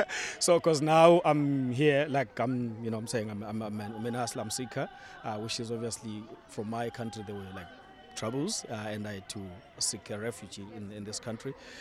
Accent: Zimbabwe; now in Waterford, Ireland; So I'm from Zimbabwe.

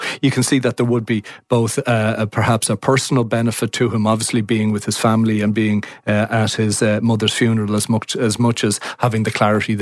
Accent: Swords, County Dublin, Ireland; I'm from Swords, born and bred, and very proud to be from Swords

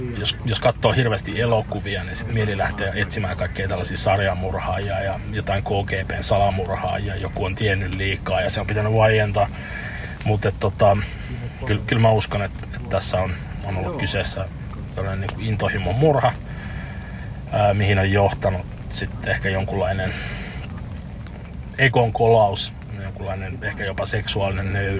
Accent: Turku, Southwest Finland, Finland; mä oon Turusta kotoa

